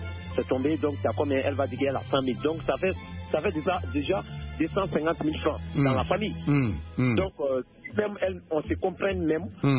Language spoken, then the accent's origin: French; Mali; souvent chez nous en Afrique, précisément chez nous au Mali ici